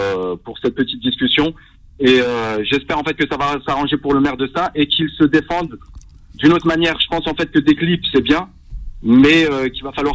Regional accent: Mantes-la-Jolie, Île-de-France, France; Je viens de Mantes-la-Jolie.

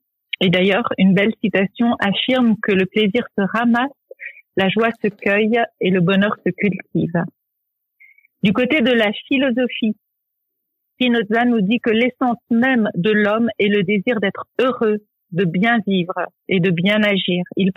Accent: Hauts-de-France, France; Je suis née dans le Nord, j'ai grandi dans le Nord, j'y ai fait mes études.

